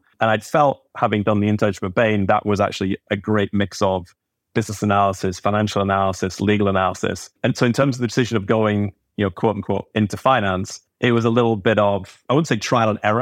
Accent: Howden, Yorkshire and the Humber, United Kingdom; I grew up in a small town in Yorkshire called Howden, 4,000 or 5,000 people.

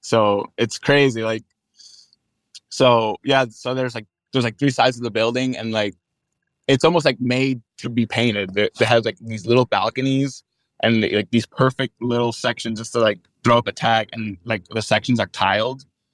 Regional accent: Miami, Florida, United States; growing up in Miami, every single person like asked me, like, when are you going to be in Art Basel?

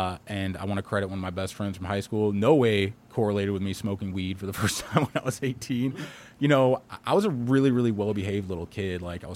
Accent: St. Louis, Missouri, United States; Well, I was born on the Hill. I love everything about South St. Louis.

